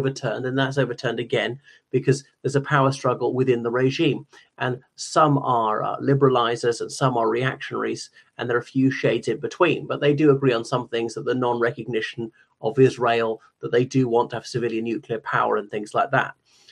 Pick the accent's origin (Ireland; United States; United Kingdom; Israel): Ireland; from Ireland.